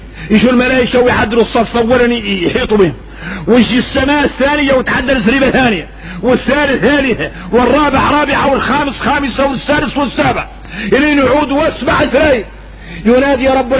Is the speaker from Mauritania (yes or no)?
yes; Mauritania; احنا موريتاني مربين على النفاق